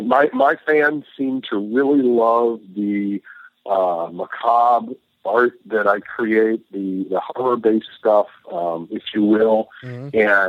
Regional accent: Erie, Pennsylvania, United States; I started selling my art to local galleries in my hometown of Erie, Pennsylvania, right up on Lake Erie. And it's a very historical town.

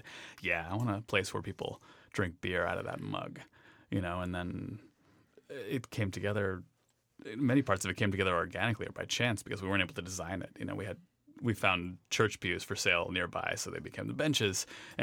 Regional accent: New York, United States; even growing up in New York, I'd never seen a neighborhood like

